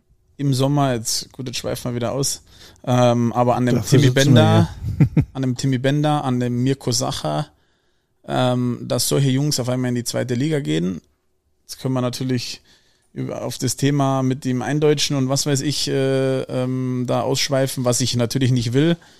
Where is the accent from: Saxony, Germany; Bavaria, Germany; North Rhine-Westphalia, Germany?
Bavaria, Germany; Sachsenkam; in meinem kleinen Dorf, wo ich herkomme. In Sachsenkamm heißt es.